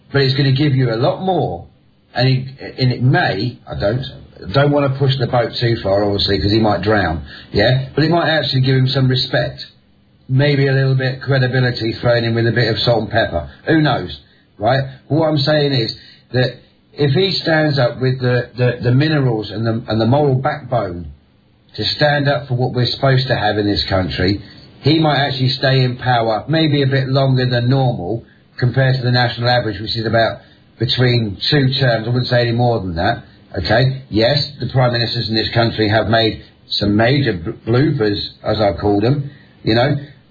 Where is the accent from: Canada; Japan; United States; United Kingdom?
United Kingdom; London; I mean, look, I'm a Londoner. Right, and a proper East End chap, as they would call it over there.